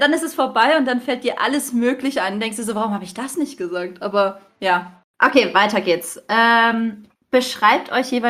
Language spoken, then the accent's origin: German; Freiburg, Baden-Württemberg, Germany; Ich komme übrigens aus Freiburg.